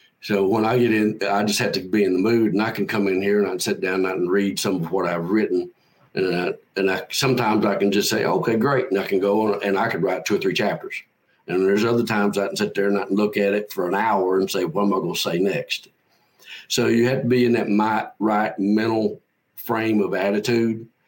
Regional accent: the South, United States; I'm from the South.

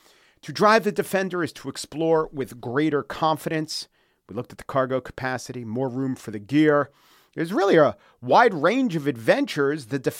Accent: New York, United States; So I'm from Long Island

